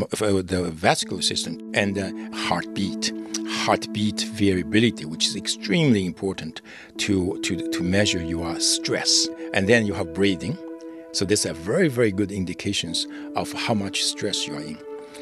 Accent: China; English is a second language; I grew up in China. So, and then I started to study psychology in college.

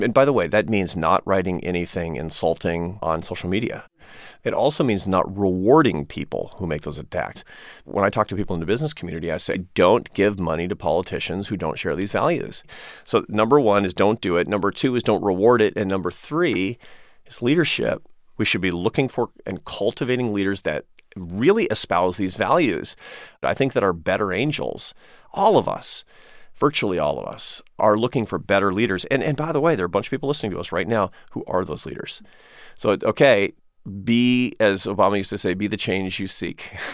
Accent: Seattle, Washington, United States; I'm from Seattle, Washington, from a liberal family in Seattle, Washington, which is basically redundant because, you know, it's Seattle.

